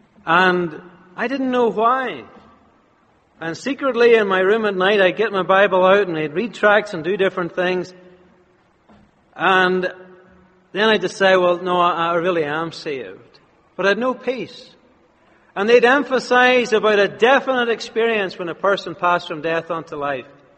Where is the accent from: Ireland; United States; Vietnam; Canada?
Ireland; growing up in Ireland, you know, the land of blessing is America.